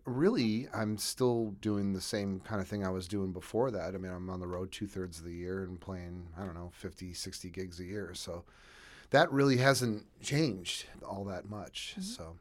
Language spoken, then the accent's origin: English; Buffalo, New York, United States; My mother bought me a guitar when I was 5, growing up in Buffalo, because I would just listen to my parents' records all day.